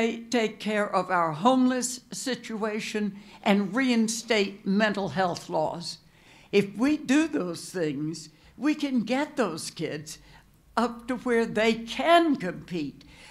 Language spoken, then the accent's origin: English; Texas, United States; I am from Texas. I'm a retired Texas state appellate judge